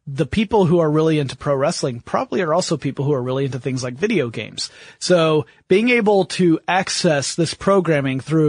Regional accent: Atlanta, Georgia, United States; And I grew up in the Atlanta area.

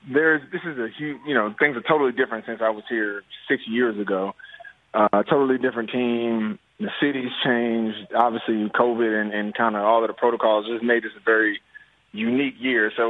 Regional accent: New Jersey, United States; now in New Orleans, United States; I'm from New Jersey, South Jersey, we're doing these things, doing the same initiative, and then here in the 504, so...

